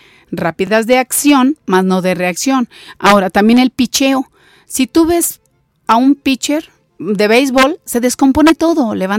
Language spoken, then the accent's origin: Spanish; Monterrey, Nuevo León, Mexico; moved away as an adult; now in San Luis Potosí, Mexico; yo nací en Monterrey. Yo siempre les digo, nacida, criada, estudiada y todo allá en Monterrey. Yo llegué aquí de 25 años cumplidos a ocupar una plaza de maestra de preescolar en Cárdenas, San Luis Potosí